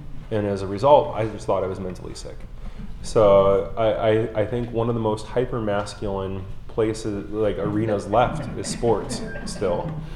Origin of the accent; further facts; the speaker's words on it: Gary, Indiana, United States; I growing up in Gary, with very limited resources or exposure to a thriving gay community, did not have a matured way of understanding how I fit into that world.